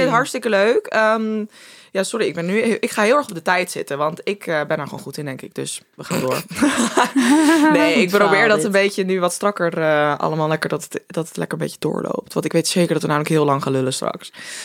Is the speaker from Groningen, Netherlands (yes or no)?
yes; Groningen, Netherlands; Voor de mensen die nu luisteren, want wij komen allebei uit Groningen.